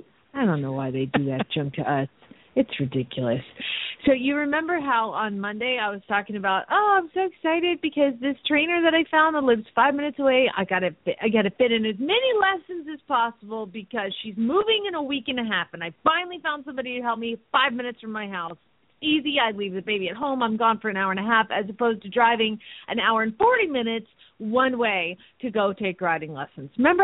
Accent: Phoenix, Arizona, United States; from Phoenix, Arizona.

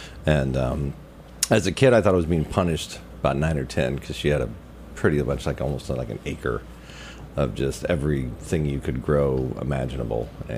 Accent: Kansas City, Missouri, United States; Yeah. Kansas City, Missouri.

